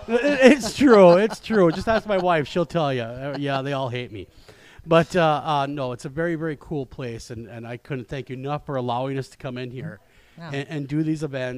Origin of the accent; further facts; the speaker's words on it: Duluth, Minnesota, United States; I'm from Duluth area, so I had a good four-hour drive.